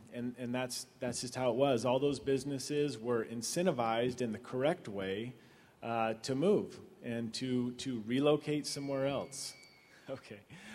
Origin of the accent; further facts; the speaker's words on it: Paso Robles, California, United States; Okay, I grew up in Paso Robles, and I remember the time when it going around the park